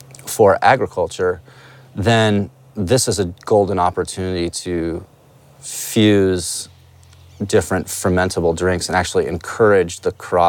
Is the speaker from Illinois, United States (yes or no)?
no; Los Angeles, California, United States; that was a very different experience growing up in East Los Angeles.